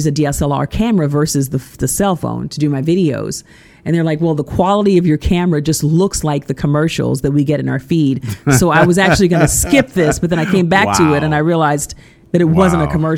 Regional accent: Tulsa, Oklahoma, United States; I'm from Tulsa, Oklahoma.

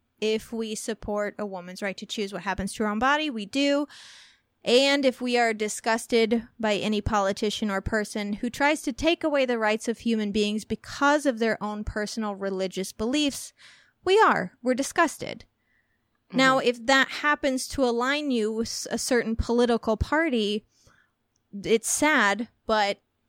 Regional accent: Walnut Hill, Illinois, United States; I am from Walnut Hill, Illinois, and it doesn't get much more conservative than that.

